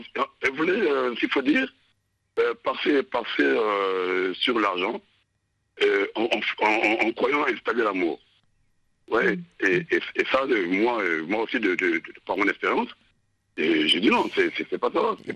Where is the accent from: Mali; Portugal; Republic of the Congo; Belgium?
Republic of the Congo; Brazzaville; now in Europe; moi, je suis congolais de Brazzaville, je suis ici en Europe, avant que je ne vienne plus, j'étais chez moi